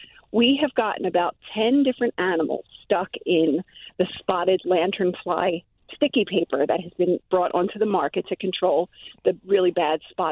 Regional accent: Manayunk, Pennsylvania, United States; now in King of Prussia, United States; I am from Manayunk, but I'm calling from King of Prussia, outside of the Philadelphia Metro Wildlife Clinic, where I am volunteer assistant director.

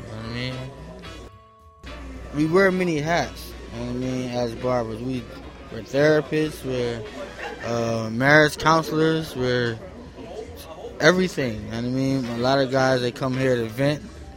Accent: Chester, Pennsylvania, United States; I started in Chester, PA, my hometown.

